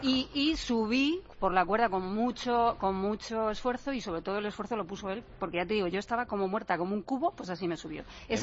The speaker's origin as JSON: {"language": "Spanish", "town": "Albacete", "region": "Castilla-La Mancha", "country": "Spain", "said": "cerca de Riópar, en mi tierra, en Albacete"}